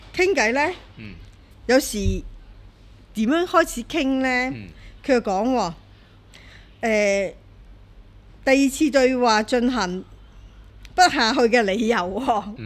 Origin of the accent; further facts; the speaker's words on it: Hong Kong; 我哋香港人